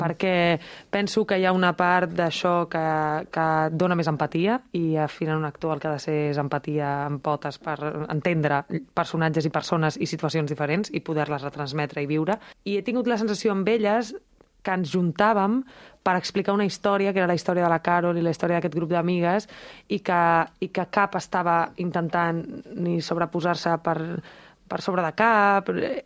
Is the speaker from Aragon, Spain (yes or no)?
no; Barcelona, Catalonia, Spain; also born or lived in Mallorca / Madrid; jo vaig néixer a Mallorca, però m'he criat a Barcelona, he viscut molts anys a Madrid, llavors no tinc un vincle afectiu amb un lloc